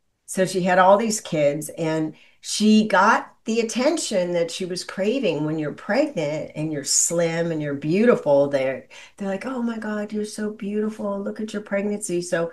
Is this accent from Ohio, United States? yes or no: no; Los Angeles, California, United States; also born or lived in Illinois; and I'm from Los Angeles.